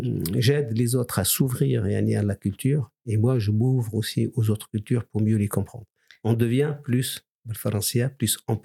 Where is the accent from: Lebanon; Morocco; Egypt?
Morocco; also born or lived in France; لان فرنسا شخصيا ما ربتنيش. فهمت انا تربيت يعني في